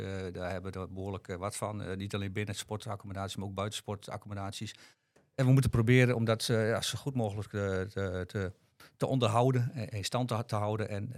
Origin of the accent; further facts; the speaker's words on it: Haaksbergen, Overijssel, Netherlands; now in Boekelo, Netherlands; Ik ben getrouwd. Ik ben geboren en getogen in Haaksbergen. Ik woon in Boekelo met mijn vrouw en 3 kinderen.